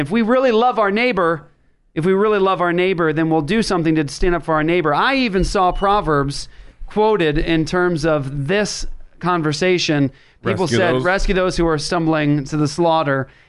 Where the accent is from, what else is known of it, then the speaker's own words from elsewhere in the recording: Japan; and actually a place I grew up in Japan.